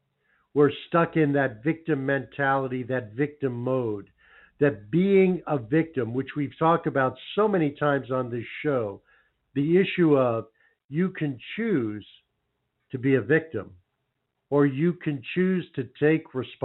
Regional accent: New York, United States; When I grew up in New York, there were so many bakeries, and we would always go to the bakery on Sunday to get the fresh rolls

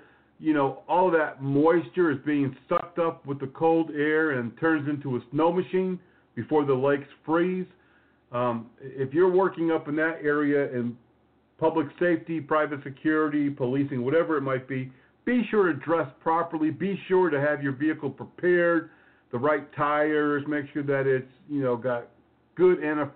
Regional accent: Connecticut, United States; And I grew up in Connecticut. I'm very familiar with snow.

